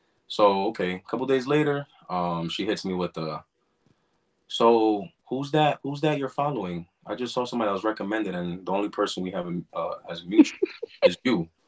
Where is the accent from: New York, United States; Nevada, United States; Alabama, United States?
New York, United States; I was born and raised in New York, so that doesn't mean I'm not gonna have homies over there. I know a lot of people in New York.